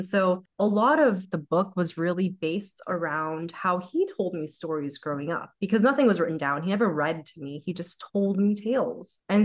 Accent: United States; So I'm Syrian. I'm Syrian American. My parents are the immigrants. I am the child of immigrants.

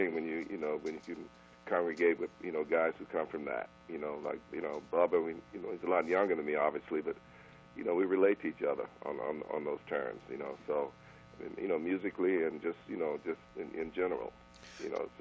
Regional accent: Texas, United States; I'm from Texas. I'm country too.

